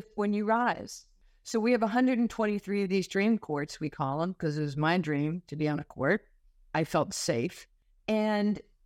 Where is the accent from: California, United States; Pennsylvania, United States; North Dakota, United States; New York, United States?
New York, United States; New York City; Well, the safest place in the world for me growing up in New York City was to be on a basketball court.